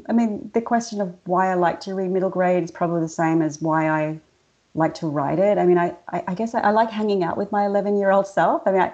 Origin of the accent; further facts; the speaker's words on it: Melbourne, Victoria, Australia; moved away; also born or lived in Indonesia; is actually my father's Indonesian, my mother white Australian. I grew up in Melbourne, and I left in 93, such a long time ago, and then I lived for almost a decade in Indonesia.